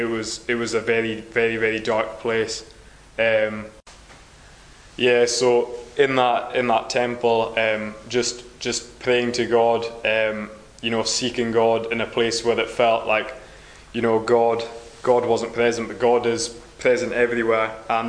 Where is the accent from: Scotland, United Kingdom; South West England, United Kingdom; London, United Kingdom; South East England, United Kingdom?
Scotland, United Kingdom; Harris; growing up in Harris and then travelling all the way to Nepal.